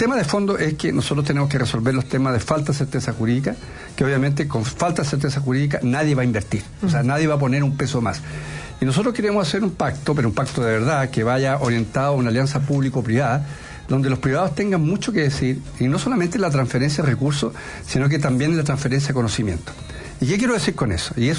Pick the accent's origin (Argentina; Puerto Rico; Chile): Chile; Chiloé, Los Lagos; born there; Yo nací en Chiloé y por lo tanto conozco la historia perfecta de lo que es el antes y el después de la industria salmonera.